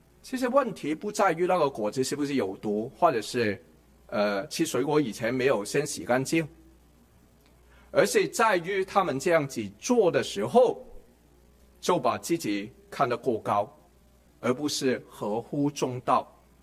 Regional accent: Guangdong, China; 我是广东人，有粤剧这种比较特殊的戏曲

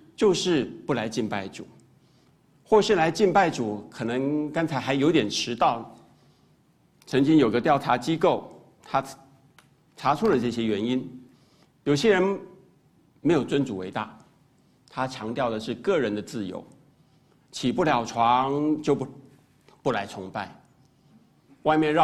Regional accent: Taiwan; 我是第一次作为一个台湾人第一次爬上去

